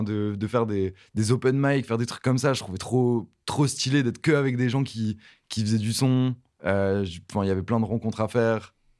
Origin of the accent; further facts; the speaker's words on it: Halluin, Hauts-de-France, France; À Frontière Belge, en mode juste à côté de Lille, vers la ville, c'est Aluin, genre à côté de Tourcoing, Roubaix, enfin dans ce coin-là en gros.